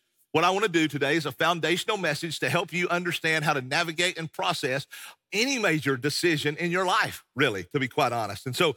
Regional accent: United States; I'm an American. I was born an American, and I love this country.

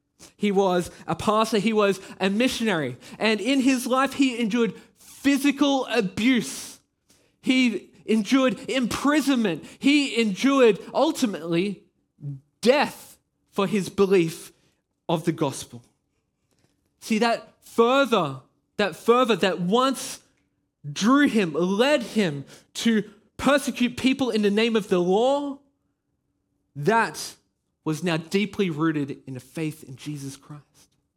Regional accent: Australia; now in Belgium; Now, I'm not Belgian. Well, actually, I am now. I've got citizenship now. But I am Australian. You know, you can probably hear it in my voice.

